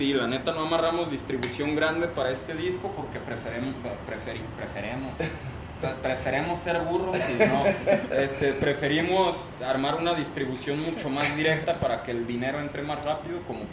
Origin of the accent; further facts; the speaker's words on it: Guadalajara, Jalisco, Mexico; now in Zapopan, Mexico; toda mi familia es de Santa Tere, yo soy de Mezquitán del Country, aunque ahorita estoy descentralizado por motivos de vida en común con una morra ahí por Las Fuentes, en Zapopan.